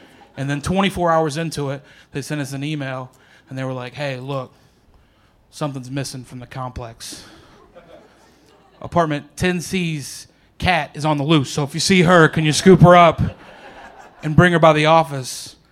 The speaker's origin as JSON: {"language": "English", "region": "Oklahoma", "country": "United States", "tie": "born or raised there", "also_born_or_lived": "New York City", "lives_now": "Nashville, United States", "said": "Because, like I said, I grew up in Oklahoma. I've lived near the Bronx in New York City. And I've lived a lot of different places."}